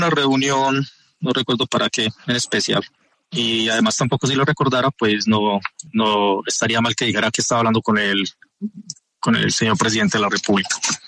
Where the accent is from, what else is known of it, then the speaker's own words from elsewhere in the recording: Itagüí, Antioquia, Colombia; Yo soy de Itagüí y en Itagüí, digamos, tengo amigos